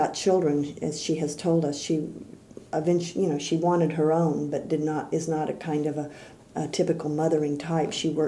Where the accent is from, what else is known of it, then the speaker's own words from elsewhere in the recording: Wasco, California, United States; born there; I was born in Wasco, California. Wasco is the a farming community in near Bakersfield in San Joaquin Valley. It was about 6,000 people. I was born in 1945 at the close of the war.